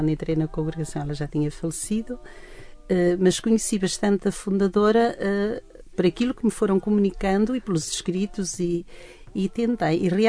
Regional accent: Minho, Portugal; E eu penso que me identifiquei muito, sendo eu minhota

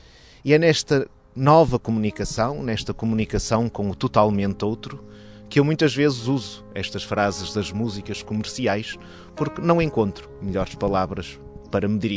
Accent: Norte, Portugal; accent: northern Portuguese; E aqui permitam-me que use a minha pronúncia do norte, que troca os vês pelos vês.

